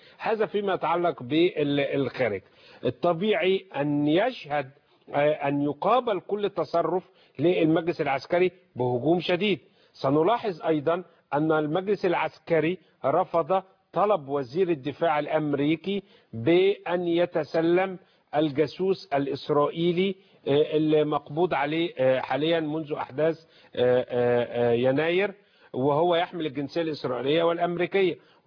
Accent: Egypt; نحن داخل مصر كمصريين

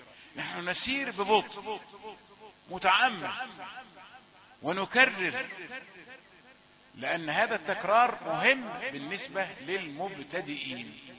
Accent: Egypt; أننا كمصريين جلنا معظمنا ينطق الضاد شديدة

